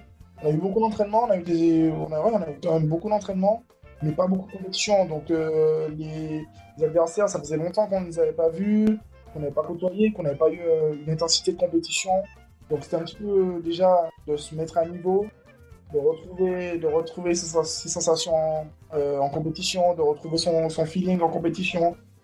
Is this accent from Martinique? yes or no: yes; Martinique; je viens de la Martinique, de la Caraïbe. J'ai commencé, toute ma famille vit là-bas. Mon père est d'origine saint-lucienne, il est arrivé en Martinique à 11 ans. Et ma mère est d'origine martiniquaise, elle est née là-bas.